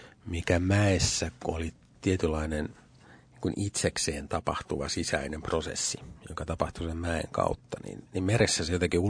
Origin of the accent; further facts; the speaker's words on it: Helsinki, Uusimaa, Finland; itse mä en ole koskaan asunut meren rannalla, paitsi, no olen kyllä helsinkiläinen.